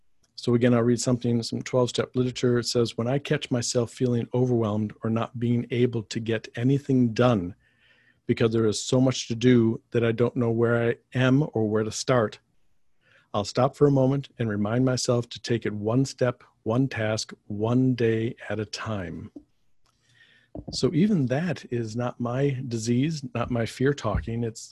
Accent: Michigan, United States; now in Los Angeles, United States; I'm from Michigan originally, but found myself in Los Angeles about 25 years ago.

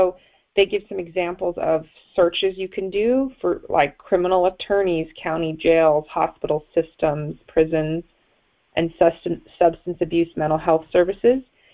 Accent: Los Angeles, California, United States; from Los Angeles.

